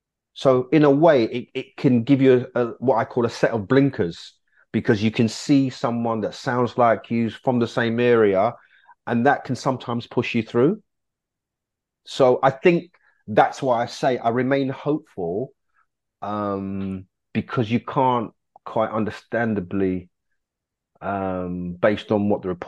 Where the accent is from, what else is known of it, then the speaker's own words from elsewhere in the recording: Hackney, London, United Kingdom; born there; I mean, I was born in Hackney, East London.